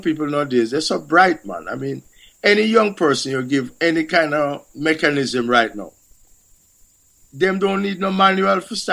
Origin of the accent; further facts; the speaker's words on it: Jamaica; Jamaica, when I was growing up in Jamaica, there's two radio stations you have.